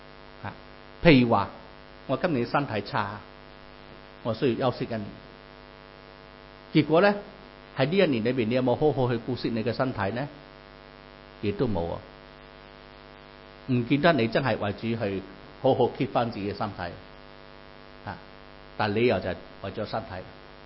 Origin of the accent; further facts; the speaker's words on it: Malaysia; 在 我的乡下马来西亚